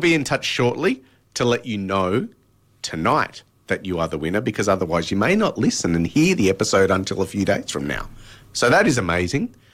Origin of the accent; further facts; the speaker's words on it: Sydney, New South Wales, Australia; Like, I'm from Sydney, so you know, I've got 10.